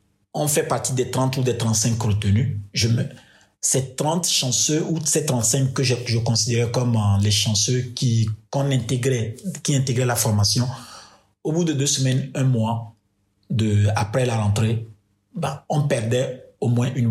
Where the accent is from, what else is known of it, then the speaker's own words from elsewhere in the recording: Togo; Je leur ai dit que j'étais doctorant, je venais du Togo.